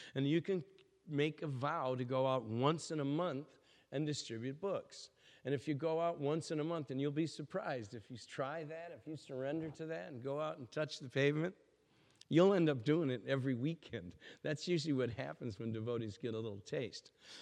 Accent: Ireland; I don't really have a problem with that because I'm Irish and I'm a loudmouth idiot.

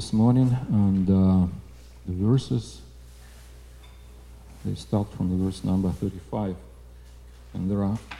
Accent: Vladivostok, Primorsky Krai, Russia; I come from Vladivostok. It's far east of Russia.

